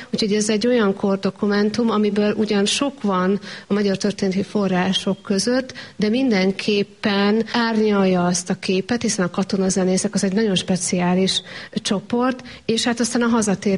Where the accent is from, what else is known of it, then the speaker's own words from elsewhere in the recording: Kaposvár, Somogy, Hungary; born there; én is kaposvári születésű vagyok